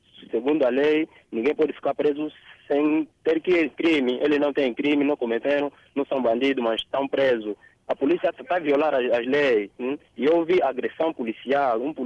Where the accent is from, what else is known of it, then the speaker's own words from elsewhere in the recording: Angola; Nós, como angolanos, somos considerados como estrangeiros no nosso país.